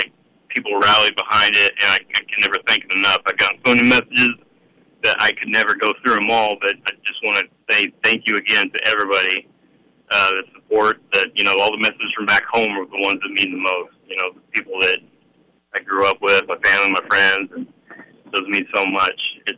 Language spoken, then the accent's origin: English; Hanover, Kansas, United States; Yeah, I grew up in Hanover. My family has a farm near the state line by Odell area. But grew up in Hanover, you know, went to school there.